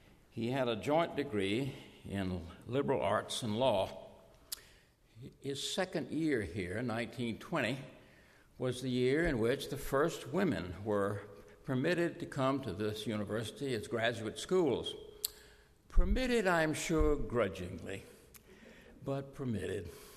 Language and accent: English; Norfolk, Virginia, United States; born there; "No, I was born in Norfolk."